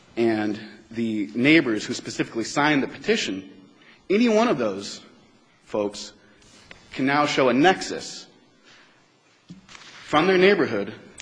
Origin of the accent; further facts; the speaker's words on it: Berkeley, California, United States; now in Phoenix, United States; I am from Berkeley, California. I was born and married student housing at UC Berkeley. I now live in Phoenix, Arizona, specifically the Estrella Village of Phoenix, Arizona.